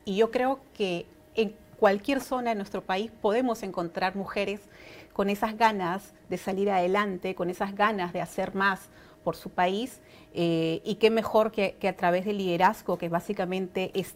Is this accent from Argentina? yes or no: no; Peru; eso de verdad es un orgullo para nosotras como peruanas